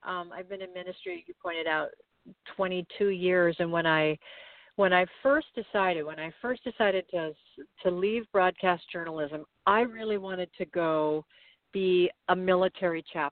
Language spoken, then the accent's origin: English; Honolulu, Hawaii, United States; Starting with singing to the sea urchins, you know, in Honolulu, and growing up in Hawaii, seeing Pele.